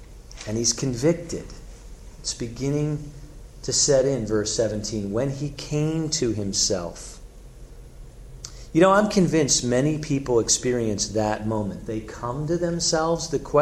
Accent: Philadelphia, Pennsylvania, United States; Growing up in Philadelphia, I'm of the Allen Iverson era with the Sixers in my later years.

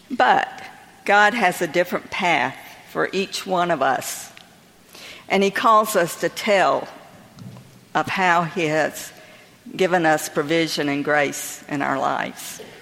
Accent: North Myrtle Beach, South Carolina, United States; Well, I was born and raised in Crescent Beach, now better known as the section of North Myrtle Beach. Back then, it was a very small town.

